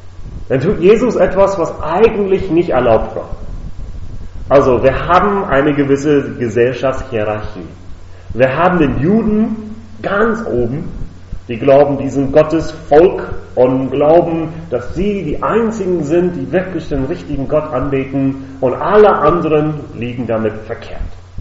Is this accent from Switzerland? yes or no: no; United States; now in Germany; So, ich bin in den Vereinigten Staaten aufgewachsen und dort ist es, zumindest wo ich als Teenie aufgewachsen habe, regelmäßig 40 plus Grad im Sommer.